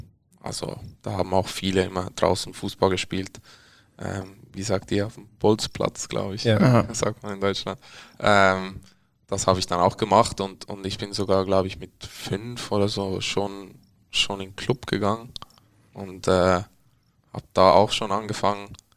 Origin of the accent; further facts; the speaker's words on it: Zurich, Switzerland; Also ich habe immer in Zürich gelebt